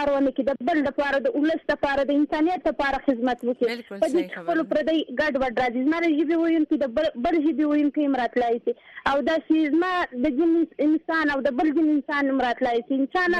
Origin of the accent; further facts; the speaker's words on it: Afghanistan; ګوره زه دا افغاني يم